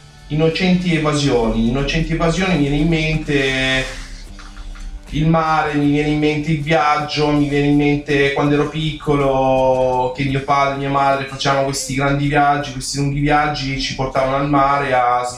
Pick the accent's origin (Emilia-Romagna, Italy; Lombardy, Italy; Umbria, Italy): Lombardy, Italy; Suzzara; sono di Suzzara, in provincia di Mantova, abito qua da una quindicina d'anni